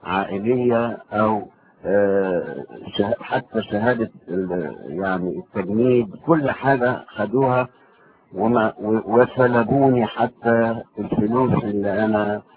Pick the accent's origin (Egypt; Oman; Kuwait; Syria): Egypt; Damietta, Damietta Governorate; also born or lived in Kafr el-Sheikh; now in Cairo, Egypt; ومما اضطرني أنا إن أنا أتنقل من دمياط وأروح كفر الشيخ، ومن كفر الشيخ اتنقلت إلى القاهرة وسكنت في عين شمس